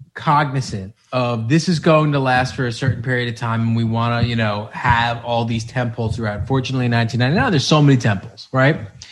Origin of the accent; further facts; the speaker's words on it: Chappaqua, New York, United States; Hey, buddy, I'm from Chappaqua. So, you got a kindred spirit in shame.